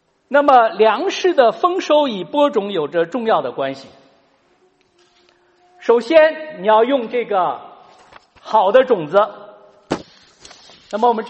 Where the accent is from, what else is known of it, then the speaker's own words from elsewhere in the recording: Henan, China; 我小的时候生活在河南的农村